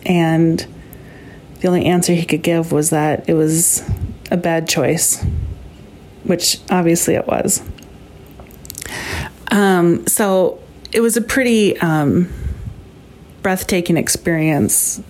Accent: Minnesota, United States; Hour session, right in my hometown, not an inconvenience at all.

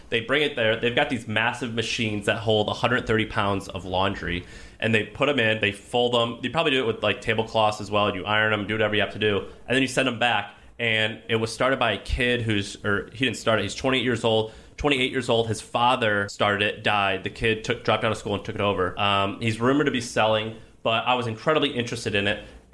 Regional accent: Midwest, United States; accent: Midwestern; And that's my Midwestern accent. I say Warsh.

